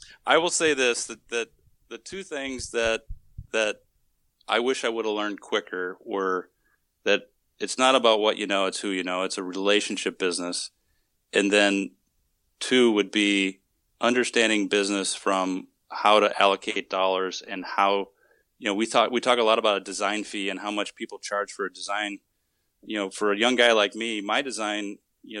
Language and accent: English; Wisconsin, United States; And so I'm originally from Wisconsin, so I guess I could play off that I was a Midwesterner by heart